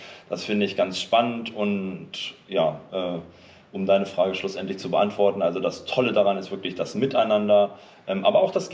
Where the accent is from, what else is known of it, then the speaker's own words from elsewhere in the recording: Garbsen, Lower Saxony, Germany; denn also erstmal ist es meine Heimatstadt Garbsen.